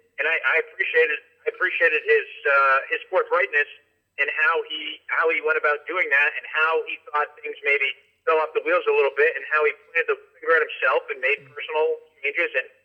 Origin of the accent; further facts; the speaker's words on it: Massachusetts, United States; now in Boston, United States; I live in Boston, I should say. Brian's from Boston. I'm from Western Mass, and I think we both have a little bit similar personalities.